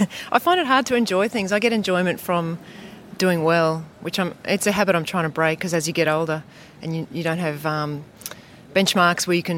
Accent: Brisbane, Queensland, Australia; also born or lived in Mackay; Yeah, well, I actually moved to Brisbane when I was about one, but how did I get into it? Everyone does swimming in Queensland, pretty much.

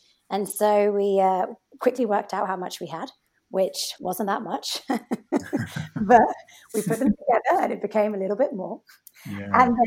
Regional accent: Bourgogne-Franche-Comté, France; I was raised in Burgundy. So I was down in France with my parents

